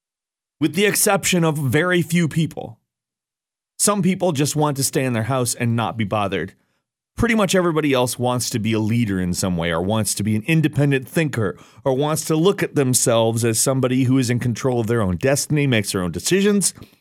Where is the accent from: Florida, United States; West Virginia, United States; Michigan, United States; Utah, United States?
Michigan, United States; Watervliet; I'm from Watervliet. When the hotel went in there, I thought, there is no way.